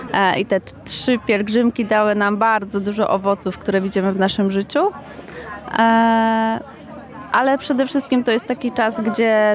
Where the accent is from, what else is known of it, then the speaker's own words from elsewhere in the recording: Złoczew, Łódź Voivodeship, Poland; Ze Złoczewa jesteśmy.